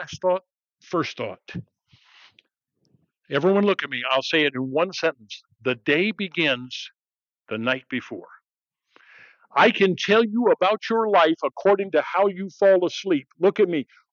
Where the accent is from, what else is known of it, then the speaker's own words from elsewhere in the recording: St. Louis, Missouri, United States; born there; Strangely enough, I was born in St. Louis, Missouri. Having been born in St. Louis, Missouri, and having grown up with English-speaking parents, shockingly, I speak English.